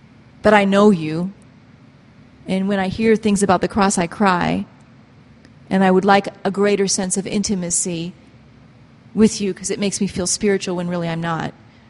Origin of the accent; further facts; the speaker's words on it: United States; I'm an American, I'm a wife, I'm in a crisis, this is hard, pain hurts, I can't help it.